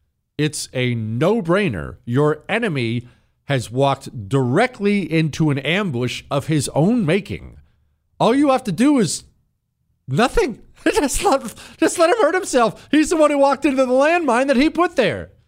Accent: Ohio, United States; born there; And look, this is my home state. I was born there.

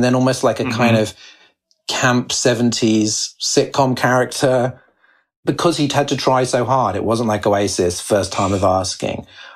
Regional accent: United Kingdom; as a British hip hop fan, it fascinates rather than kind of alienates me

